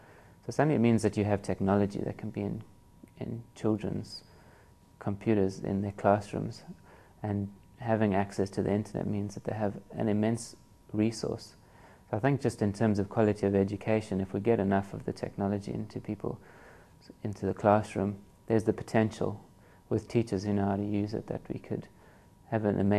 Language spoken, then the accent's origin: English; Pretoria, Gauteng, South Africa; I come from Pretoria in South Africa.